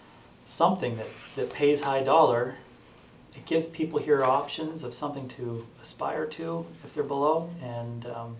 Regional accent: Illinois, United States; I grew up in the Illinois Valley.

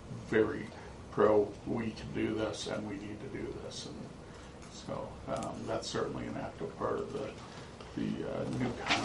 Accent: Detroit, Michigan, United States; born there; moved away as an adult; now in Upper Peninsula, United States; I was born in Detroit, went to Inner City, Detroit High School.

